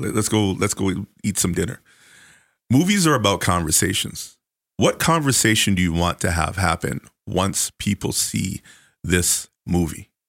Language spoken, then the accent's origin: English; St. Kitts & Nevis; Just like I'm from St. Kitts and Nevis. Everybody leaves off Nevis.